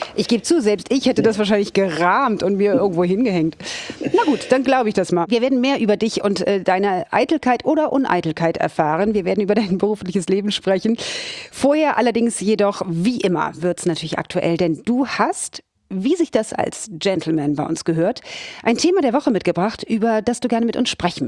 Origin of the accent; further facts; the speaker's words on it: Hamburg, Germany; born there; Ich bin ja gebürtige Hamburgerin